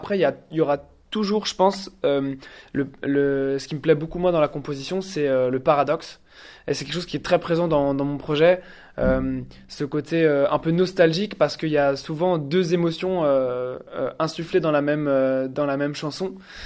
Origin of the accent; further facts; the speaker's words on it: Saint-Malo, Brittany, France; Alors forcément, les dates en Bretagne, symboliquement, comme je suis breton, étaient très attendues.